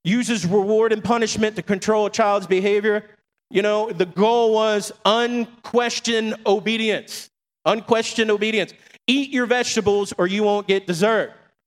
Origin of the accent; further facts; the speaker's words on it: Florida, United States; growing up where I grew up in Florida, we had to be at the bus stop at like 6:30 in the morning to be at school by 8